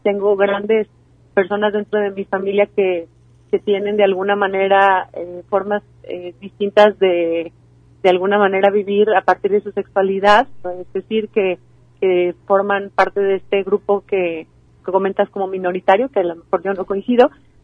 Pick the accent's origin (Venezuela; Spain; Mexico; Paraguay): Mexico; Jalisco; somos salteños, somos jaliscienses, somos mexicanos